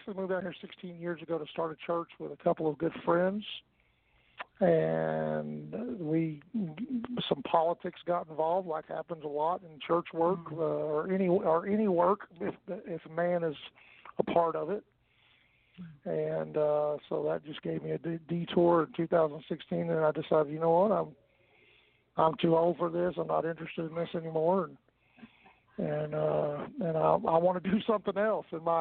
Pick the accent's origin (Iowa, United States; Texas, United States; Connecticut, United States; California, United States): Texas, United States; Lubbock; Well, I'm a West Texas boy. I was born in Lubbock, Texas.